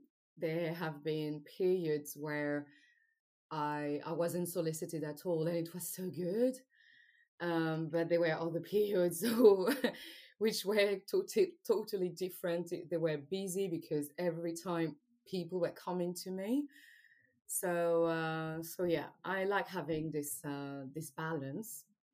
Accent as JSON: {"language": "English", "country": "Martinique", "tie": "born or raised there", "second_language": "English", "said": "in Martinique specifically, because I grew up in Martinique, it's not a good thing to be shy."}